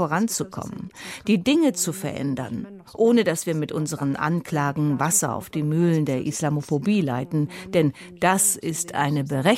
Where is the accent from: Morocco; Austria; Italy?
Morocco; German is a second language; Ich stamme aus Marokko.